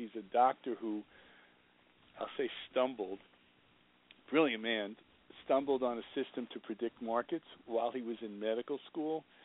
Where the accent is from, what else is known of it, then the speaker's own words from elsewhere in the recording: Bronx, New York, United States; I grew up in the Bronx watching Mickey Mantle and the Yankees and Roger Maris, 1961.